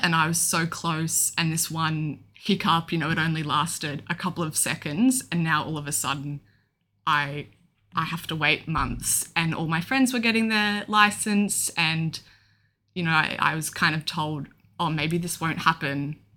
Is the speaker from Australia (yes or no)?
yes; Melbourne, Victoria, Australia; I'm 22 and I'm from Melbourne.